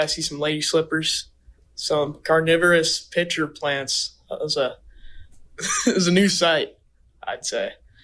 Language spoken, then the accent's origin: English; Grand Rapids, Michigan, United States; I'm from Grand Rapids. I'm going to be a sophomore this upcoming year.